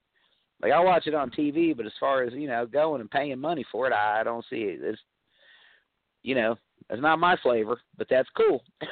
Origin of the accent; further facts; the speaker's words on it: United States; I'm an American guy.